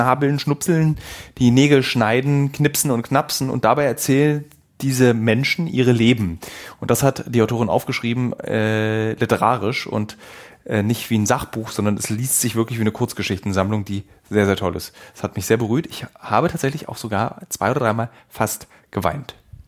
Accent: Berlin, Germany; in Berlin-Marzahn, einem Stadtbezirk meiner Heimatstadt

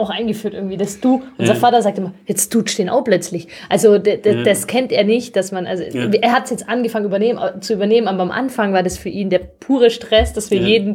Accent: Stuttgart, Baden-Württemberg, Germany; wir sind beide in Zuffenhausen geboren und aufgewachsen

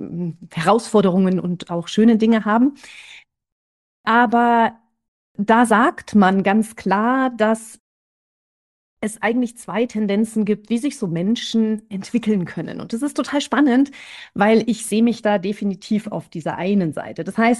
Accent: Munich, Bavaria, Germany; born there; Ich wohne aktuell im schönen München beziehungsweise am Stadtrand. Und ja, ich bin auch in München tatsächlich geboren. Ich habe nicht immer hier gelebt, aber ich bin hier geboren. Wir sind mit meinen Eltern auch relativ viel umgezogen.

